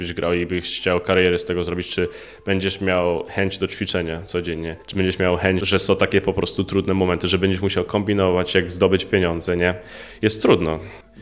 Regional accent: New York City, New York, United States; pochodzę z Nowego Jorku, w Stanach Zjednoczonych.

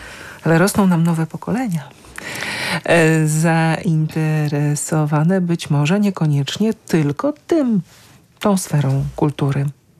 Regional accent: Lublin, Lublin Voivodeship, Poland; kiedy dowiedział się, że jestem z Lublina

